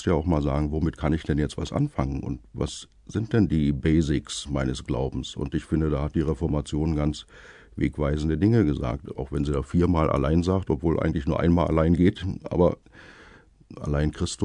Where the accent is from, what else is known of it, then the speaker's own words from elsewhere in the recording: Berlin, Germany; accent: Berlin dialect; Ich bin in Berlin-Friedrichshain aufgewachsen und spreche eigentlich die Sprache, die man dort gesprochen hat. Also ich musste Berlinerisch jetzt nicht extra lernen, sondern es klappte so.